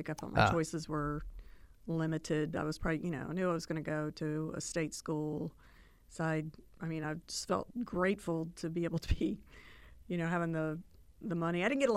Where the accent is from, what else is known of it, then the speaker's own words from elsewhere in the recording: West Virginia, United States; I knew it was probably growing up in West Virginia, I was either going to go to WVU or I was going to go to Marshall.